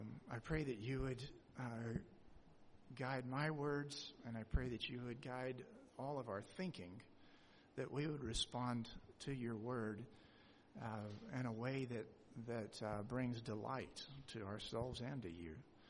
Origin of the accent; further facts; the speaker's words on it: Birmingham, Alabama, United States; Yeah, I grew up in Birmingham, Alabama